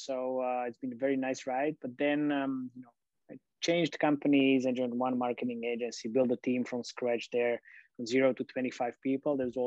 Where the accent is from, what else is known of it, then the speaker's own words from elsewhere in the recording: Slovakia; I'm from Slovakia, so that's why I say here. Here in Slovakia